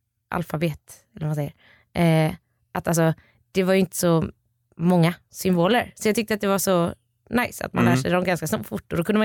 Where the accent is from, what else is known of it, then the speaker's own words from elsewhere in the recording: Gothenburg, Västra Götaland County, Sweden; Jag är från Göteborg.